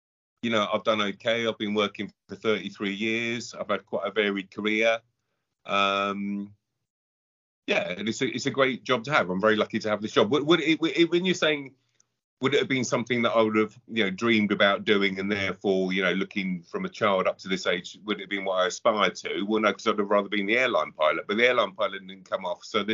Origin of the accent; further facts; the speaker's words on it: London, United Kingdom; So most of my time has come from West London, lived in and around in various parts over the years.